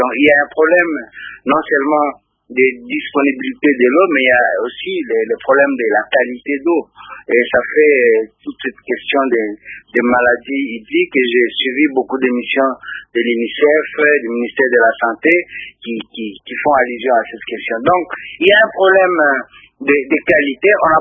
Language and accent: French; Goma, North Kivu, DR Congo; je me rappelle dans ma jeunesse à Goma